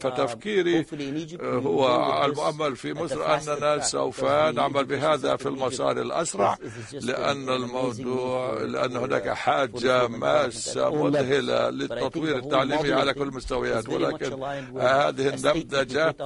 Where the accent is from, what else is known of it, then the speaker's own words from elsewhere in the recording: Tunisia; عندنا في تونس في بالطبع إن قمت بثورة فعليك أن تبني مجتمعا جديدا